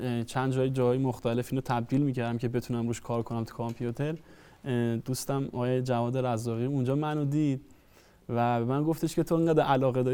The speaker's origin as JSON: {"language": "Persian", "region": "Qazvin", "country": "Iran", "tie": "born or raised there", "said": "نرم افزارشون هم تو شهر خودمون شهر قزوین شروع کردیم، آروم آروم یاد گرفتن. برای سال 90 من تو قزوین دفتر فیلمسازی زدم."}